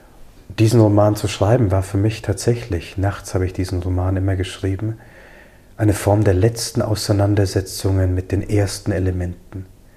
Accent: Germany; Ich bin in Deutschland groß geworden. Weil mein Vater konvertiert ist, bin ich Christ.

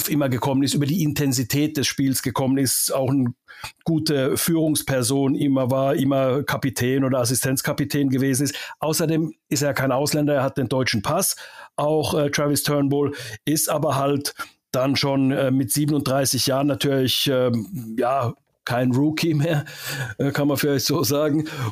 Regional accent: Finland; Blau-Weiß natürlich auch als Finne.

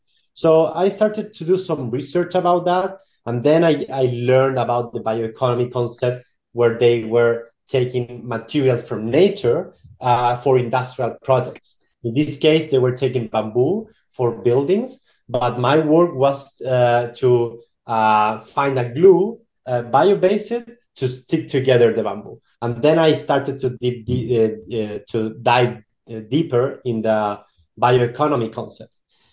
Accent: Chile; So I'm from Chile.

